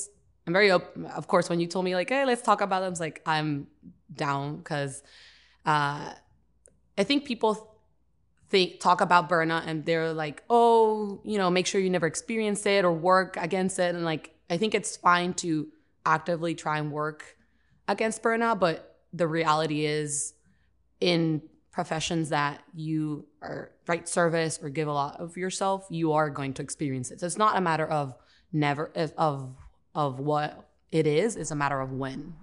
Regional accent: Caguas, Puerto Rico; moved away as an adult; now in United States; I'm from Caguas, Puerto Rico originally.

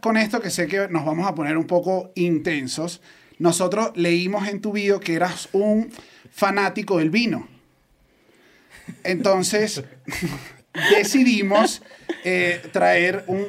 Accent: Venezuela; nosotros somos venezolanos

